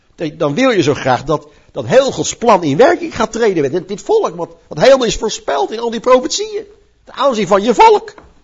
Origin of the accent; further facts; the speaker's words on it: Netherlands; Kunnen toch als Nederlanders niet zeggen, dat uit ons de Christus geboren is